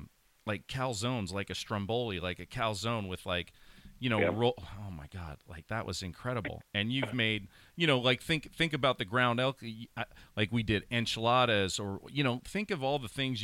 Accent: Pennsylvania, United States; I remember, you know, growing up in Pennsylvania

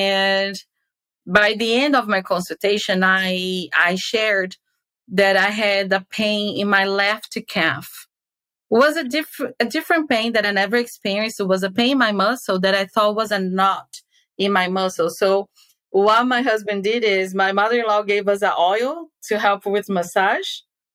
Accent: Brazil; moved away; because when I came from Brazil, I came being aware of my family history.

